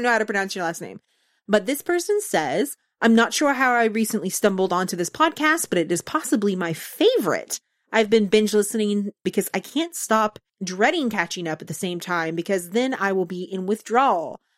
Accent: Arlington, Texas, United States; I may be a little biased because as I am from the Arlington-Fort Worth area, I love listening about things that happened right in my backyard.

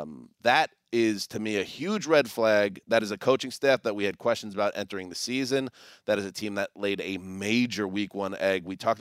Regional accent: New York, United States; growing up in New York, the cheap Chinese food was so delicious.

